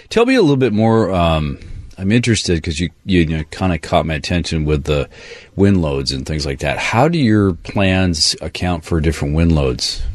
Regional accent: Olympia, Washington, United States; Yeah, big shout out to those guys from my hometown.

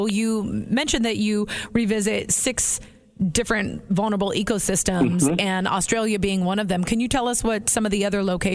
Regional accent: Anchorage, Alaska, United States; You know, I am originally from Anchorage, Alaska, and Alaska itself has a huge indigenous population.

